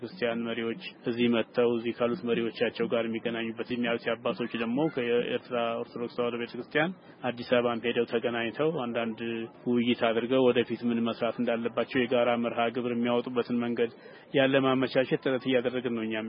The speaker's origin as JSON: {"language": "Amharic", "region": "Oromia", "country": "Ethiopia", "tie": "born there", "said": "እኔ ትውልዴ አርሲስ ነው፣ የተወለድኩት በደቡባዊ ምስራቅ አካባቢ ነው"}